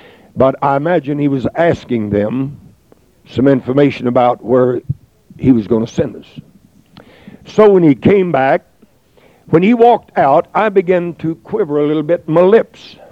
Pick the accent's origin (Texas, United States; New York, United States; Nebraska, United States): Texas, United States; Sir, I am a preacher from Texas. And I get off once a year to take a little trip.